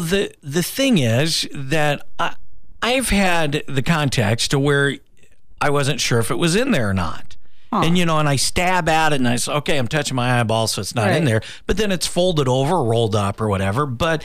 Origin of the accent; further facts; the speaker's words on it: Kansas City, Missouri, United States; I'm from Kansas City, who has the largest shuttlecock outside of the Nelson Atkins Museum.